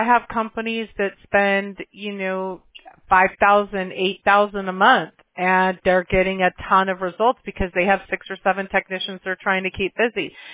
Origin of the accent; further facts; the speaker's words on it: Scotland, United Kingdom; I have a tiny bit of French in me, yes. I'm mostly Scottish, though.